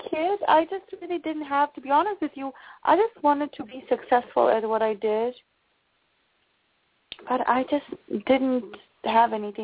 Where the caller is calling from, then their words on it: Illinois, United States; I am calling from Illinois.